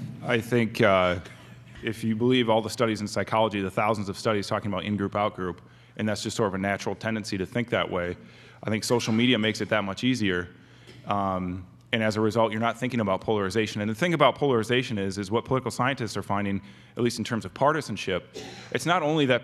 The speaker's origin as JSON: {"language": "English", "region": "Iowa", "country": "United States", "tie": "born or raised there", "said": "and I grew up in Iowa"}